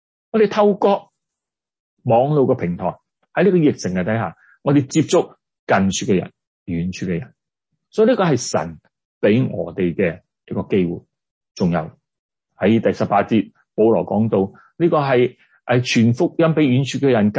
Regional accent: China; now in North America; 这个事情我们中国人可能还好一点，在西方人的教会里面，年轻人越来越少来到回教会

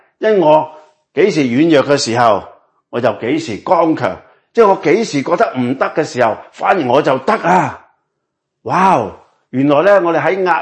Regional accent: China; 咁当然即係作为中国人，我哋都可以话引以为荣啦

